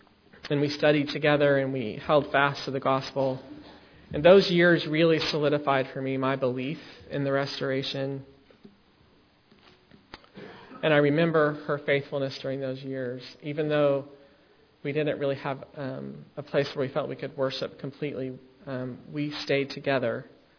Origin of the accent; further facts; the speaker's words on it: Albuquerque, New Mexico, United States; We grew up in Albuquerque